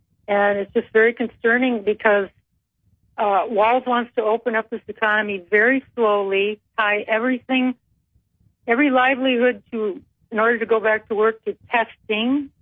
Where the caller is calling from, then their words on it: Minnesota, United States; Mr. Barnes, I'm calling from Minnesota